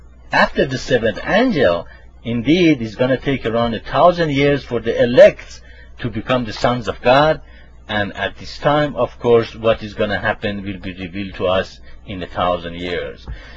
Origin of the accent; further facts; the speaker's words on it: Tehran, Tehran Province, Iran; now in United States